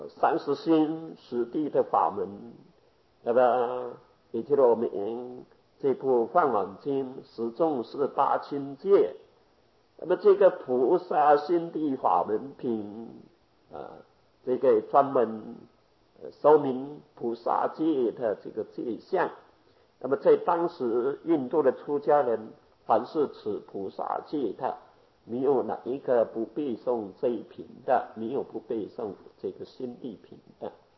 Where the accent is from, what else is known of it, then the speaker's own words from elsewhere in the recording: China; 所以就合乎我们中国的文法，那个合乎我们中国人的口味，所以对我们中国佛教的影响特别重大